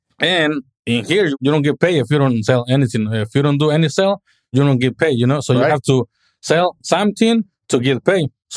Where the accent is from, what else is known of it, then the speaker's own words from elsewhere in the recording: Mexico; English is a second language; moved away; So I'm from Mexico, 3 hours from Mexico City. So I've been here for like 23 years.